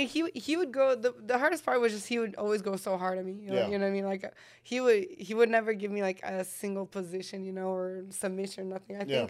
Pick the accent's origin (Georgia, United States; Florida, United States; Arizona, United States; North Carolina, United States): Arizona, United States; I grew up in Arizona, so Spanish and English, you know?